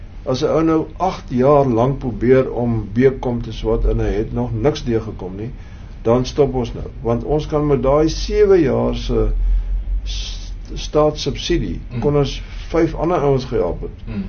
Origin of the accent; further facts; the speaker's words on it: Western Cape, South Africa; Ek het hier in die Weskaap groot geword